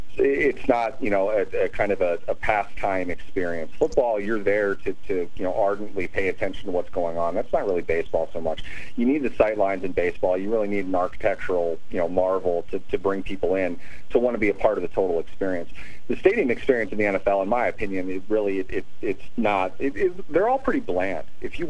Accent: Minneapolis, Minnesota, United States; growing up in Minneapolis, Target Center is where the Timberwolves played.

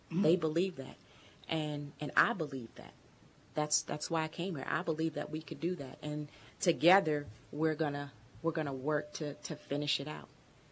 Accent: Michigan, United States; in my home state, 45 minutes from my dad's house

